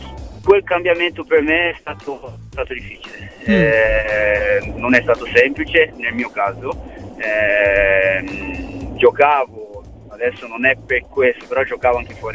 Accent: Brazil; now in Italy; No, era nel mio paese tra San Paolo e Rio. Una città piccolina lì in Brasile dove mi allenavo

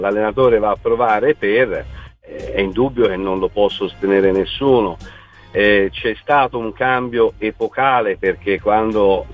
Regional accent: Florence, Tuscany, Italy; ma io sono fiorentino, sono nato a Firenze

